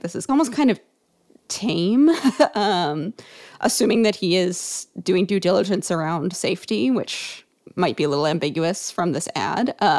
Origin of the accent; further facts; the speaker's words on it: Connecticut, United States; This is a joke about the fact that I grew up in Connecticut, which is also very embarrassing.